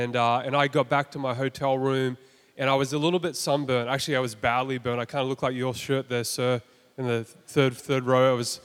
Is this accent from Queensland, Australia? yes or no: yes; Gold Coast, Queensland, Australia; But I'm from the Gold Coast, technically.